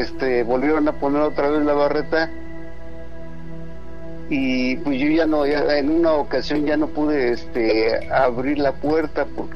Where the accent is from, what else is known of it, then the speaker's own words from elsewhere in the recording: Magdalena Contreras, Mexico City, Mexico; born there; now in Iztapalapa, Mexico; Sí, soy de la alcaldía de Iztapalapa, pero yo nací en la Magdalena Contreras, en un pueblo que se llama San Bernabé.